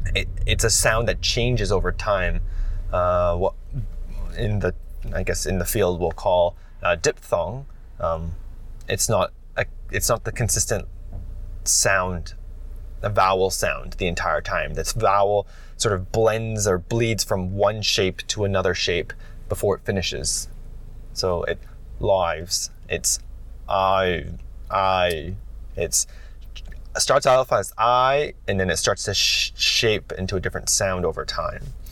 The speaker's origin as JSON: {"language": "English", "town": "Toronto", "region": "Ontario", "country": "Canada", "tie": "born or raised there", "lives_now": "Vancouver, Canada", "said": "at least for my accent, born and raised in Toronto, Ontario, moved to Vancouver, my vowels aren't as exaggerated"}